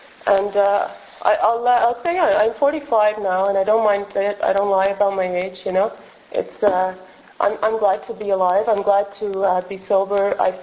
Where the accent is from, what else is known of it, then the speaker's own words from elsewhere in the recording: Shawinigan, Quebec, Canada; born there; I was born in Shawinigan in Quebec, just a little bit up further north. My parents are simple people from the Maritimes.